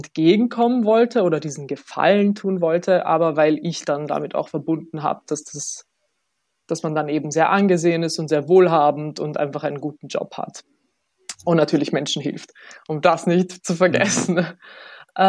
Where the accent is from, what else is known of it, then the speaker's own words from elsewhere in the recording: Bosnia & Herzegovina; Ich bin 24, ich studiere Publizistik und Kommunikationswissenschaften. Genau, ich komme ursprünglich aus Bosnien